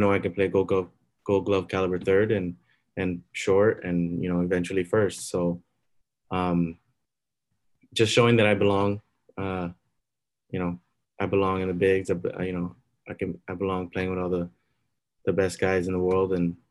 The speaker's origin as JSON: {"language": "English", "town": "Miami", "region": "Florida", "country": "United States", "tie": "born or raised there", "said": "You know, I grew up in Miami. I'm born and bred."}